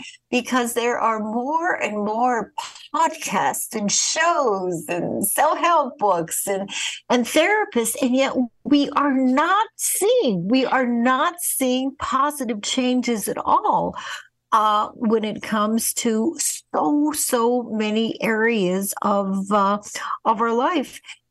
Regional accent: Winnipeg, Manitoba, Canada; when I was a child growing up in Winnipeg, Canada

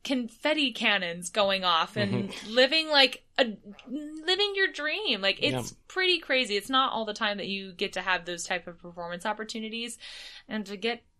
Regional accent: United States; especially as an American performer

